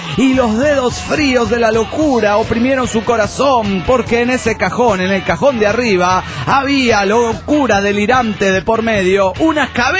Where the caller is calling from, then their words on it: Toluca, State of Mexico, Mexico; desde Toluca, México.